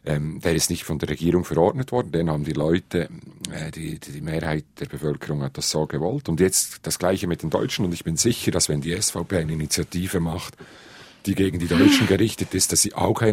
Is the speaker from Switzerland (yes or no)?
yes; Switzerland; ich als Schweizer